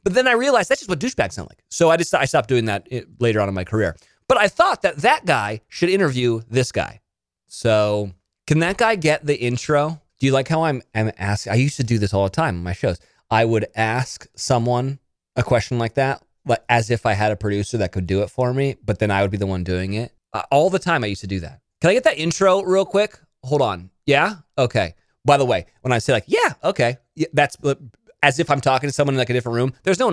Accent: Monterey, California, United States; born there; I was born in Monterey, California, which is where they film Big Little Lies.

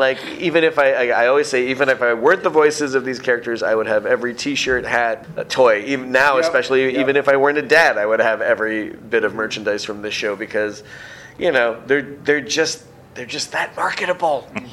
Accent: Philippines; now in Toronto, Canada; You'd think for me being a Filipino in this stint, I'd be good because I have a karaoke machine in my house back in Toronto.

